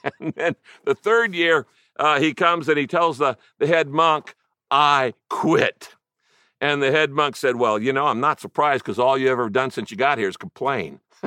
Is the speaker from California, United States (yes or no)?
yes; Redwood Valley, California, United States; because I grew up in Mendocino County, up by the Redwoods in a little village called Redwood Valley.